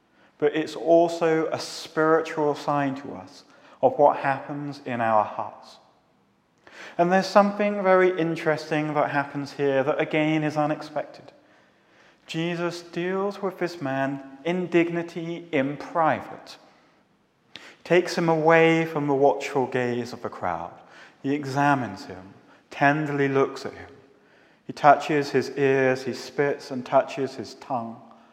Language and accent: English; England, United Kingdom; We are Gentiles, not even from the Holy Land. We are from England, from Britain, from other countries around the world, but living and residing here in this moment.